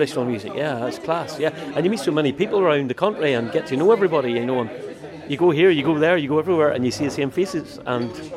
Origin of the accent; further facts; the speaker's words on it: Kilrea, Northern Ireland, United Kingdom; I'm from County Derry. A wee town called Kilray.